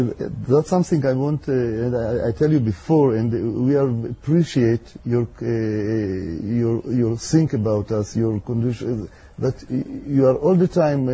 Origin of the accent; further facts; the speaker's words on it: Romania; born there; English is a second language; My parents was they are. I was born in Romania